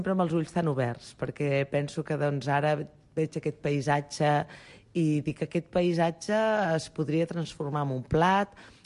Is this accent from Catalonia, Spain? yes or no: yes; Granollers, Catalonia, Spain; Jo sóc filla de Granollers